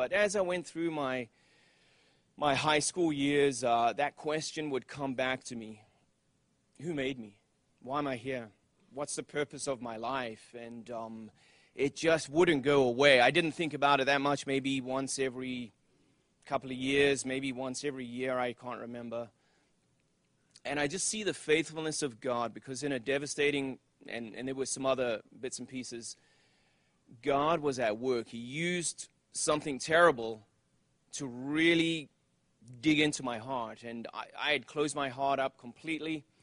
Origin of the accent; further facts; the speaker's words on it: London, United Kingdom; born there; But I was born in England, in London, and not from a Christian family.